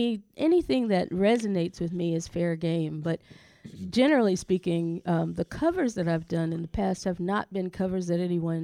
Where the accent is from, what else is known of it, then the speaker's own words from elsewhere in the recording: Athens, Georgia, United States; I'm from Athens, Georgia.